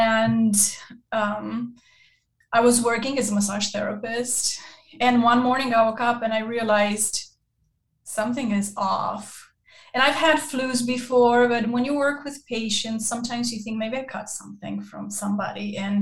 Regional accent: Romania; I come from rough, tough kind of background. I grew up in Romania and I grew up more the oldest of 12.

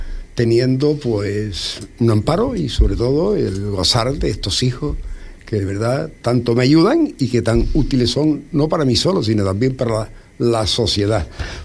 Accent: Canary Islands, Spain; also born or lived in Arrecife; Y vino para Fuerteventura porque había en casa una burra recién parida.

